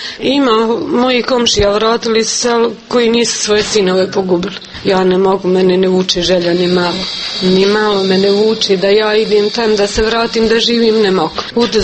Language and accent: Bosnian; Konjević Polje, Republika Srpska, Bosnia & Herzegovina; born there; Rodom sam pod Konjović polje, u Glogovoj sam bila udata.